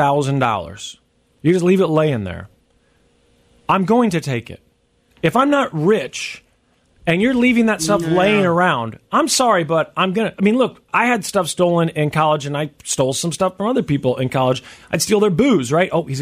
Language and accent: English; Missouri, United States; and I'm not a KU fan because I grew up in Missouri.